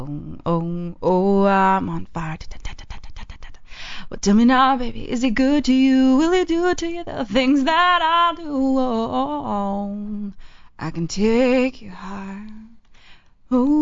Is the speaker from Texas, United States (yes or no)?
yes; Texas, United States; I've never been huge in a country, which is funny because I'm from Texas.